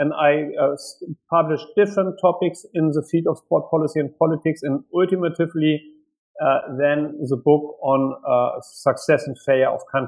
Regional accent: Germany; I grew up in Germany, in West Germany

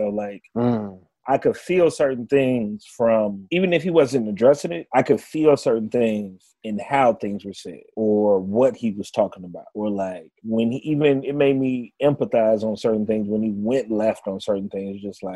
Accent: Chicago, Illinois, United States; But I'm from Chicago, though, man.

